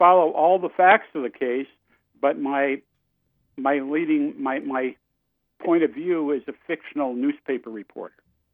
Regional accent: Seattle, Washington, United States; I'm from Seattle, mm-hmm.

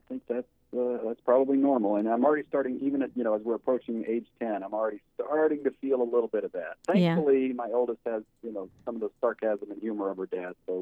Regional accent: Virginia, United States; I suggested going back to my hometown, which is a tiny little coal mining town in Virginia, and set the movie there.

